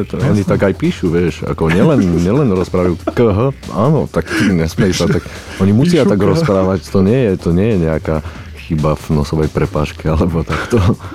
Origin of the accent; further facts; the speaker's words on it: Košice, Košice Region, Slovakia; No tak u nás, kde je to, tak v Košiciach, tak tam sa, ja mám dojem, že tam sa vždy takto rozpráva